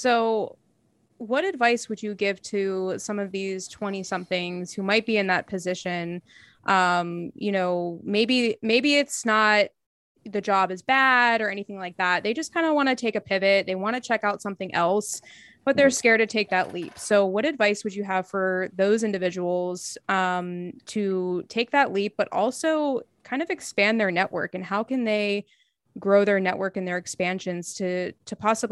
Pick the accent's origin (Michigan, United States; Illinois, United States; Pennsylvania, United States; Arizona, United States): Pennsylvania, United States; Pittsburgh; so as I'm from Pittsburgh, I moved back, I was living in Long Island